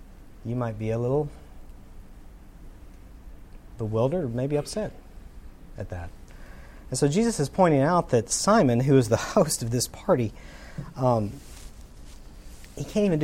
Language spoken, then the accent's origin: English; Tennessee, United States; I was raised in the South. And in Tennessee, we have what's called Southern hospitality.